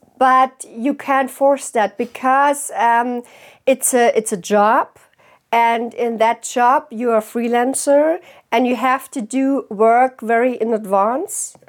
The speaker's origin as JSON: {"language": "English", "country": "Germany", "second_language": "English", "said": "I'm coming from Germany and in big cities it's okay, but I'm also living in a small village"}